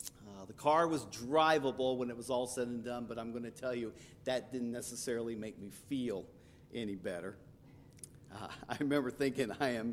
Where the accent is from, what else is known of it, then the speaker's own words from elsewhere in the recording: West Frankfort, Illinois, United States; Now, my hometown of West Frankfort, Illinois, we'd never had any team make it that far